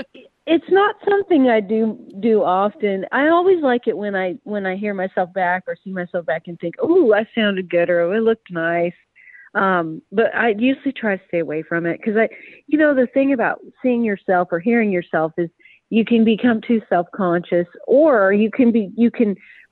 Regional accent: Morton, Washington, United States; Yeah, Morton, which is quite a way south of Edmonds

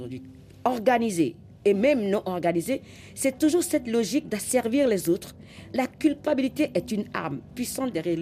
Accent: Benin; grandi en ville. Mes parents ne m'ont jamais fait porter de boubou à la maison. Quand je suis en jean chez moi au Bénin, personne ne me dit que je ne suis pas assez traditionnelle.

